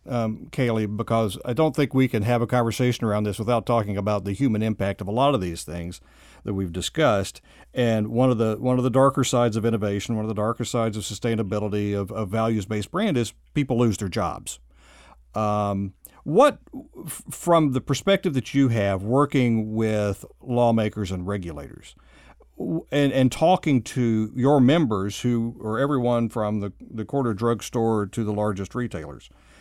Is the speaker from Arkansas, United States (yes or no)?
yes; Arkansas, United States; I had the opportunity, because I grew up in Arkansas, I had the opportunity to meet Sam Walton on a number of occasions